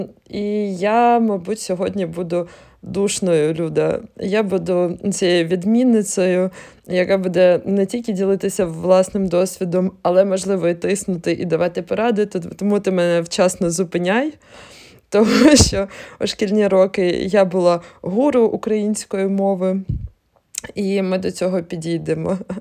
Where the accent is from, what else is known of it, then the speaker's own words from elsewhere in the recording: Chernihiv, Chernihiv Oblast, Ukraine; мама до 7 років розмовляла українською і приїхала із села в Чернігів, а я з Чернігова родом